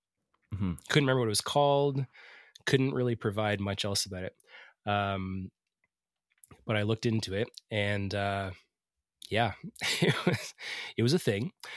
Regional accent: Edmonton, Alberta, Canada; We're two chefs from Edmonton, Alberta, Canada.

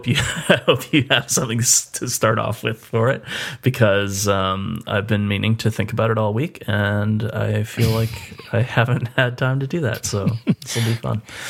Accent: Edmonton, Alberta, Canada; We're two chefs from Edmonton, Alberta, Canada.

